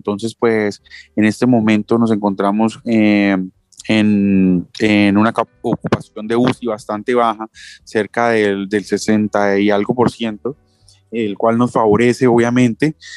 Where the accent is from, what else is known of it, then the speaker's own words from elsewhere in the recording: Cúcuta, Norte de Santander, Colombia; a que conozcan la calidad de personas, de gente que somos los cucuteños.